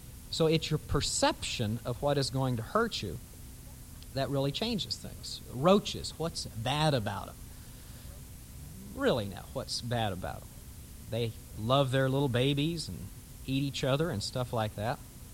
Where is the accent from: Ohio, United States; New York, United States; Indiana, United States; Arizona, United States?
Arizona, United States; but I was raised in Arizona, where there were rattlesnakes, and we were taught healthy respect for snakes.